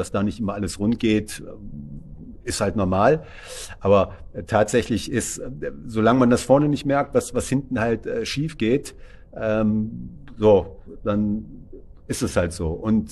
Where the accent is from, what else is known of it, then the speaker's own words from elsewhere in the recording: Cologne, North Rhine-Westphalia, Germany; Ich sage einfach mal Köln, aufgrund meiner Heimat bezogen, bin ich halt auch gerne da.